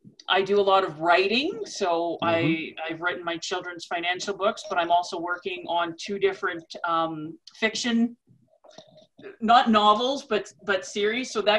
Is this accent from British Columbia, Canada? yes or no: no; Alberta, Canada; So I'm a Canadian girl. I'm in Alberta, the prairie, so very much beef country.